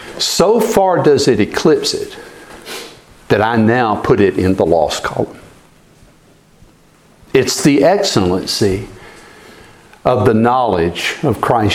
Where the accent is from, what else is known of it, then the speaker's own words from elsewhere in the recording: Fairfax, Alabama, United States; We would start to see, this is why I was raised in Fairfax, Alabama. This is why I moved among textile workers.